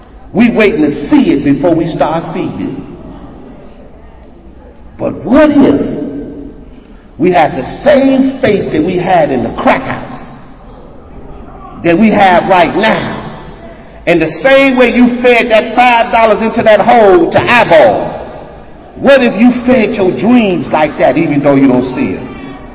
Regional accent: Chicago, Illinois, United States; Now, I'm from Chicago. Chicago cold ain't got nothing on North Dakota cold.

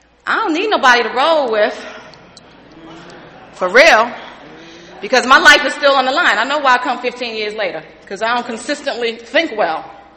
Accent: Newark, New Jersey, United States; I'm from Newark. I got some buddies here that's from the hood.

